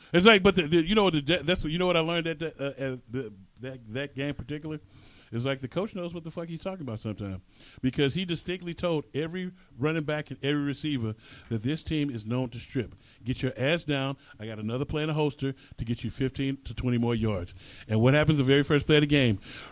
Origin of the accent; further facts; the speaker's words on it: Philadelphia, Pennsylvania, United States; one, they knew that I came from Philly